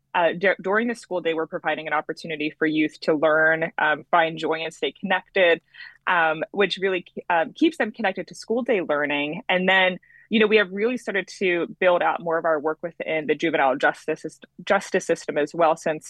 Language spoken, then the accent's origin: English; Upper Darby, Pennsylvania, United States; So I grew up in the Upper Darby School District, which is just outside of Philadelphia.